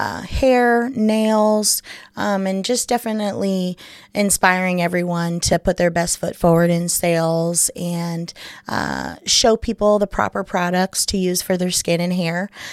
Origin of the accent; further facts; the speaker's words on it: Fulton, Missouri, United States; also born or lived in South Carolina / Iceland; Majority of my youth was spent in a small town, Fulton, Missouri.